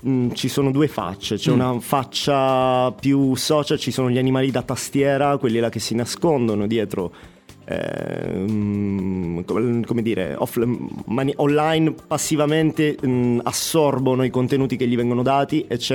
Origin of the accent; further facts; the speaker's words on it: Crotone, Calabria, Italy; Mi è capitato per caso di incontrare nel mio paese, che è Crotone, cioè nella mia città